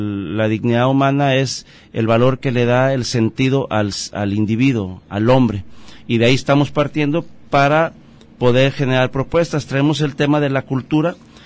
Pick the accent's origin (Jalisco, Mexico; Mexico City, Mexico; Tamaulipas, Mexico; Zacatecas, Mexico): Jalisco, Mexico; Autlán; es una persona humilde, originaria de aquí de Autlán, padre de familia con 2 hijos